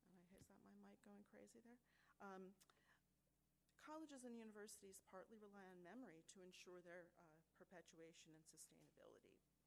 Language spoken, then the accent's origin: English; Iowa City, Iowa, United States; I hope everybody's been enjoying Iowa City. It happens to be my hometown.